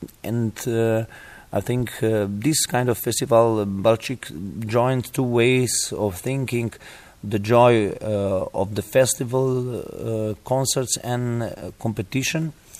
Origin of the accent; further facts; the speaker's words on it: Slovenia; I come from Slovenia, a beautiful country with a great choral tradition.